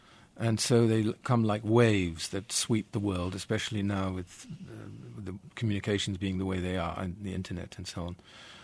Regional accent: Netherlands; English is a second language; growing up with parents from different cultures at a time that this was much less usual than it is now, even in Europe.

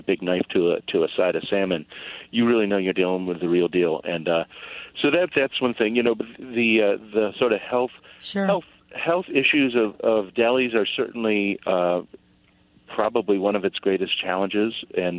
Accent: Detroit, Michigan, United States; I mean, I think back at to the deli I grew up with in Detroit

